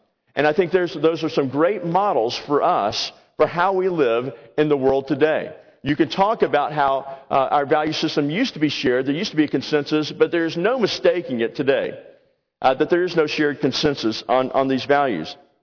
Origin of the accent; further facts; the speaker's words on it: the South, United States; I'm a Southerner. I am so glad the North won the war.